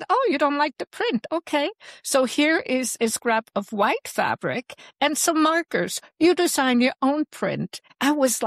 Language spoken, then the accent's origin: English; Switzerland; growing up in Switzerland